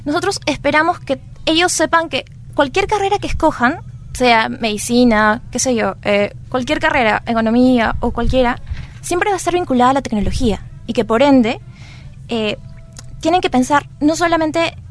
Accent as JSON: {"language": "Spanish", "town": "Cerro de Pasco", "region": "Pasco", "country": "Peru", "said": "en mi caso, yo soy de Cerro de Pasco"}